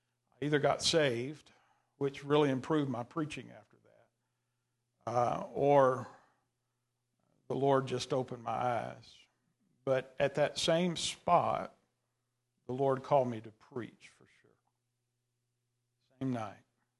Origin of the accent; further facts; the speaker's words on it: Texas, United States; My great uncle was pastor at Truett Chapel Baptist Church, where I grew up in East Texas.